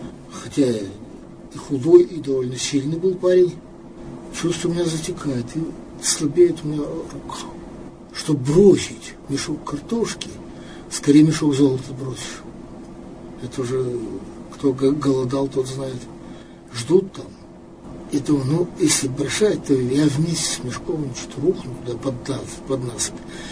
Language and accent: Russian; Ural, Russia; Ну, вы знаете, что я родился, вырос на Урале.